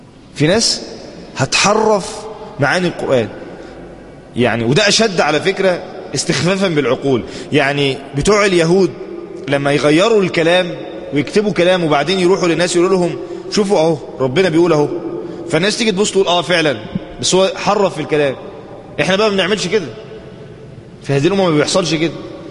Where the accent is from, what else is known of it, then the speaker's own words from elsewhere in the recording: Egypt; اللهم اصرف عن بلادنا مصر الفتن